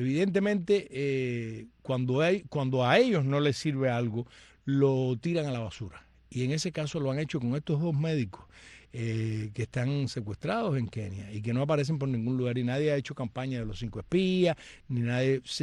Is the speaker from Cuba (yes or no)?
yes; Cuba; soy una cubana